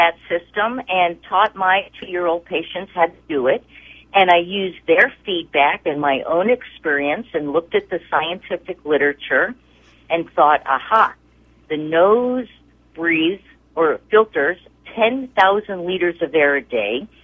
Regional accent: Brooklyn, New York, United States; I grew up in Brooklyn in the ghetto, and I never went to a swimming pool

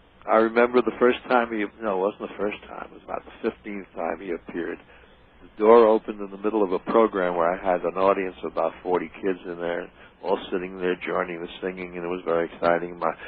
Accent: Winnipeg, Manitoba, Canada; First of all, I come from Canada.

